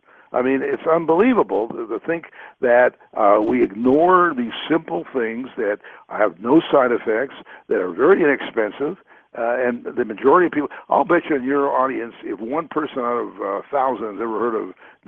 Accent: Canada; I was brought up in Canada, you know, cold climate, and in the winter, we were given fish liver oil.

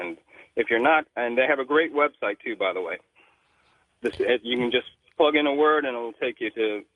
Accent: Charlottesville, Virginia, United States; I'm from Charlottesville, Virginia.

